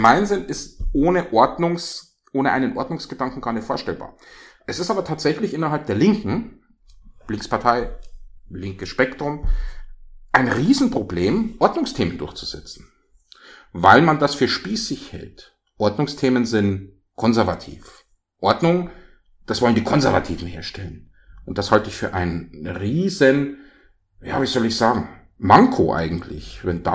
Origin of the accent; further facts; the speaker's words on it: Ingolstadt, Bavaria, Germany; Unter anderem meine Heimatstadt Ingolstadt.